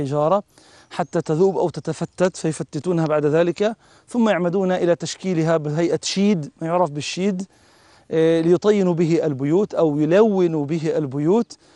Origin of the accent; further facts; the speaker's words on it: Palestine; شجر زيتون نحن كفلسطينيين نسميه شجر زيتون الرومي